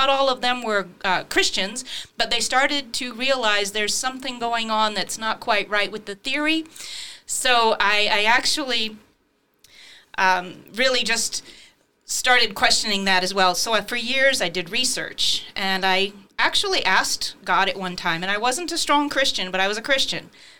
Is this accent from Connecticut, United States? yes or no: no; Alabama, United States; Well, I grew up in Alabama